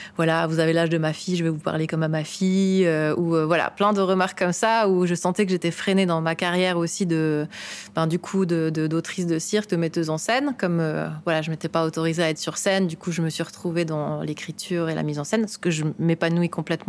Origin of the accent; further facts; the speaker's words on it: Switzerland; Je viens de Suisse et je suis artiste de cirque, directrice d'une compagnie.